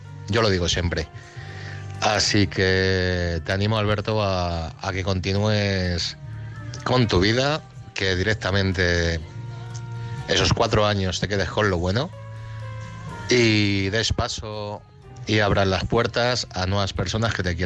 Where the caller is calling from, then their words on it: Madrid, Community of Madrid, Spain; de Madrid